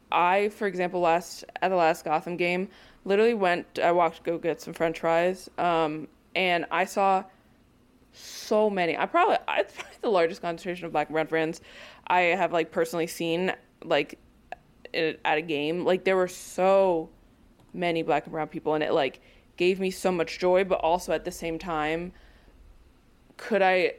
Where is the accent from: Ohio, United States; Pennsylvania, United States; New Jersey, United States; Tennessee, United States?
New Jersey, United States; I'm literally born and raised in New Jersey. I went to school in Charlottesville, Virginia.